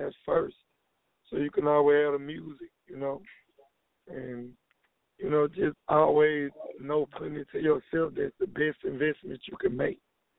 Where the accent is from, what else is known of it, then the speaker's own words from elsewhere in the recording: Atlanta, Georgia, United States; Well, you know, I'm based out of Atlanta. So I was born and raised in Atlanta, so I just started here. I always wrote music when I was growing up.